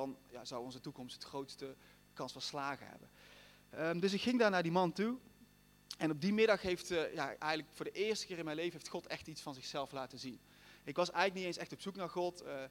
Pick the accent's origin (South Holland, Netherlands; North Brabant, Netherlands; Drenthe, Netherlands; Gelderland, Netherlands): North Brabant, Netherlands; Oirschot; Ik ben opgegroeid in Oorschot, dat is een klein dorpje hier vlakbij, in een heel fijn, mooi gezin.